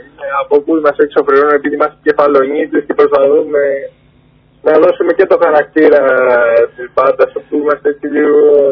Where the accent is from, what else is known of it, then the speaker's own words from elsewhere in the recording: Lixouri, Ionian Islands, Greece; Οι τρία από τα τέσσερα μέλη είμαστε από το Λιξούρι.